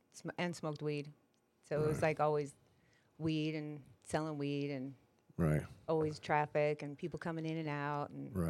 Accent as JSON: {"language": "English", "town": "El Cajon", "region": "California", "country": "United States", "tie": "born or raised there", "said": "So I grew up in El Cajon apartments. You know, it was ghetto and, you know, that's just how it was."}